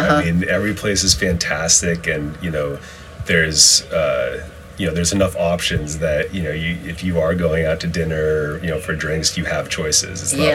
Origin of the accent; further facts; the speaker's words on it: New England, United States; growing up in New England, we're much more lobster people, and this seems to be a crab town.